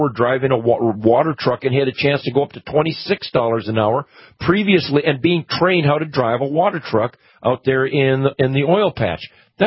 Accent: Minnesota, United States; And then I have noticed in growing up in Minnesota that North Dakota was regarded as stepchildren.

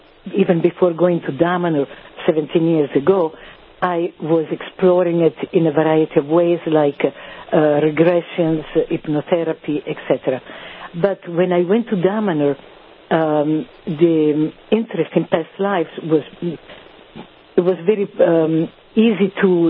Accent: Ravenna, Emilia-Romagna, Italy; English is a second language; originally I am from Ravenna, which is on the other side, is the eastern side of Italy, on the Adriatic Sea, a little bit south of Venice. But right now I live a little bit north of Turin

